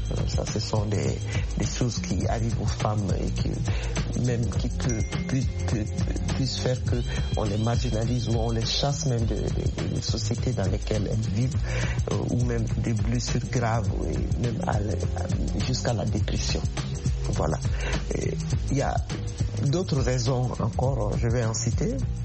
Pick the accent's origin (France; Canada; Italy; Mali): Mali; moi je viens du Mali, je suis originaire du Mali